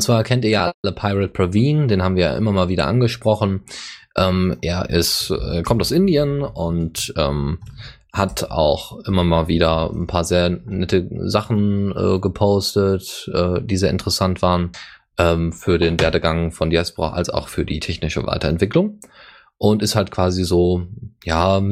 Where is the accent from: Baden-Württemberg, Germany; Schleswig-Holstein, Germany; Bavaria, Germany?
Bavaria, Germany; Das ist ja bei uns in Bayern, ist das auch so.